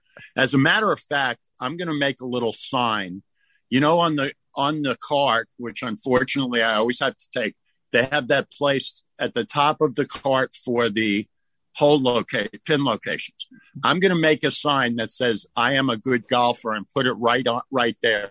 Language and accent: English; New York, United States; also born or lived in Los Angeles; we used to kick the crap out of guys that played golf because it was not cool where we grew up in New York.